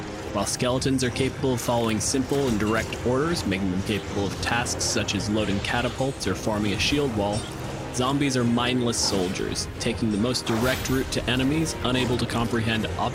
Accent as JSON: {"language": "English", "country": "Canada", "said": "My pronouns are he, him, and I'm a physicist from Canada."}